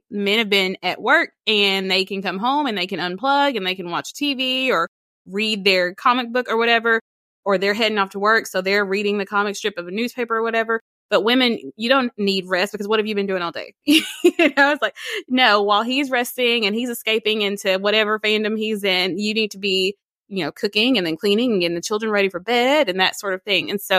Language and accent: English; the South, United States; Unfortunately, you know, I'm from Bible Belt in the South.